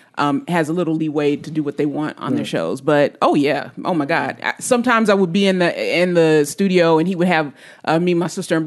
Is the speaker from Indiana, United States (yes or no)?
yes; Gary, Indiana, United States; So I grew up in Gary, Indiana. My dad was a radio jock, so he worked in Chicago.